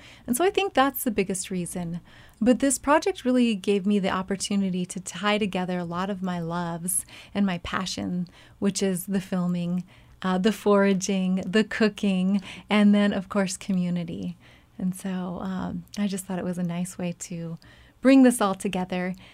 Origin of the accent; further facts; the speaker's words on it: Yakutat, Alaska, United States; now in Sitka, United States; You know, I grew up in Yakutat, but I live here in Sitka. I'm Tlingit.